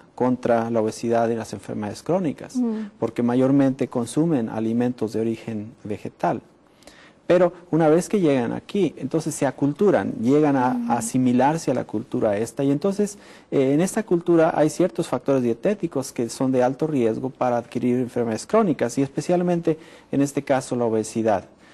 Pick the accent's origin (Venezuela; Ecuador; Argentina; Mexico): Mexico; now in United States; soy mexicano. Tengo varios años aquí en Estados Unidos. Inicialmente estudié allá en México, Montemorelos, en la Universidad de Montemorelos. Y me trasladé a Loma Linda, California.